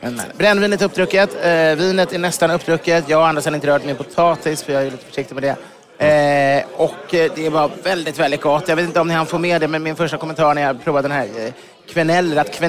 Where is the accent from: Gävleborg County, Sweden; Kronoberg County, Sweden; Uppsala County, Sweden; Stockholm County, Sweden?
Stockholm County, Sweden; Ekerö; Jag växte upp på Ekerö och då fanns det inte mycket.